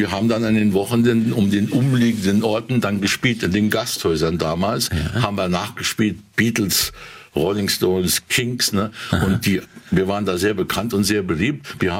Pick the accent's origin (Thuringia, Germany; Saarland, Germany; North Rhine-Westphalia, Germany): Saarland, Germany; Lebach; born there; Also ich weiß noch gut, ich konnte von Lebach, dem Ort, wo ich geboren bin, konnte ich nachts Radio Caroline hören im Kanal oben.